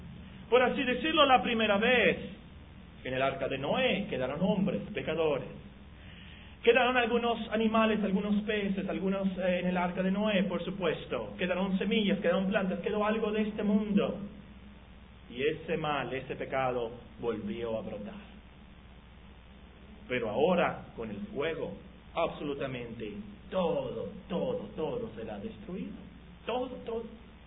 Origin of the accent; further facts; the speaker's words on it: Guerrero, Mexico; born there; No nací en Sinaloa. Nací en Guerrero. Pero mis padres son de la Ciudad de México.